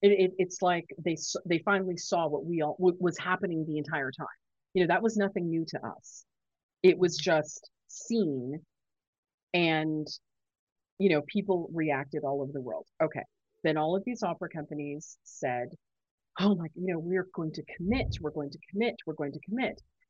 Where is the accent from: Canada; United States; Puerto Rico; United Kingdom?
Canada; I'm still so geographically challenged as a Canadian.